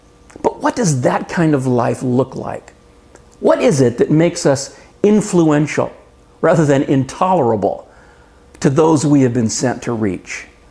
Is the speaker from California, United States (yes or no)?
yes; California, United States; Most of you know that I grew up in California, and it's different there because almost everyone there came from somewhere else.